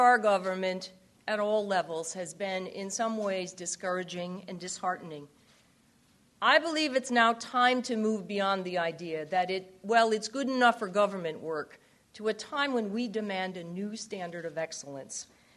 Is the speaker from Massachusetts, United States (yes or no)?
yes; North Adams, Massachusetts, United States; I grew up in Western Massachusetts in North Adams.